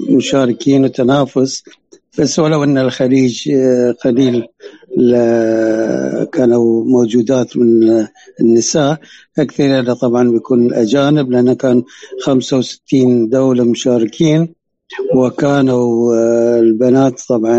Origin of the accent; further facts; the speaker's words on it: Bahrain; احنا يمكن بالنسبة لنا كمعاقة يابت اللي عندنا في البحرين